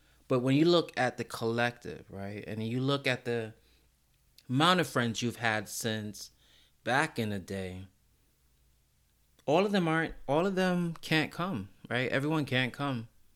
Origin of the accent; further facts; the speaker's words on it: Brooklyn, New York, United States; So growing up in Brooklyn too, like I grew up in Brooklyn when Brooklyn was this huge melting pot. So like in public school in Brooklyn, no one is rich, because if you were rich, you wouldn't be in public school